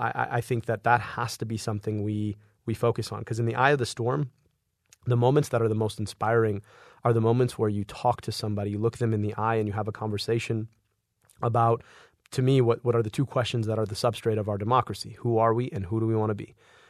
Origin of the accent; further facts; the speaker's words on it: Michigan, United States; going back and forth between here and Egypt, and back and forth between where I grew up in Oakland County and Detroit.